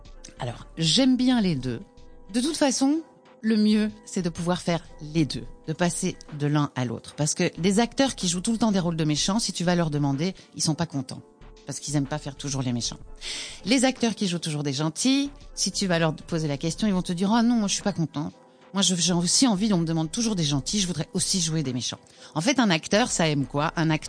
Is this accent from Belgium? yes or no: yes; La Louvière, Wallonia, Belgium; Mais j'ai commencé à l'académie de ma ville, parce que je viens de la Louvière.